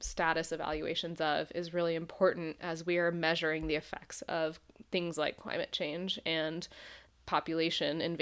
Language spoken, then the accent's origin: English; Boise, Idaho, United States; yeah, I was born and raised in Boise, actually.